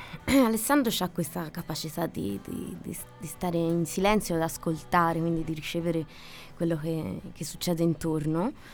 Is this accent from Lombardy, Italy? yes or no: no; Prato, Tuscany, Italy; Cioè, noi siamo di Prato, non di Firenze.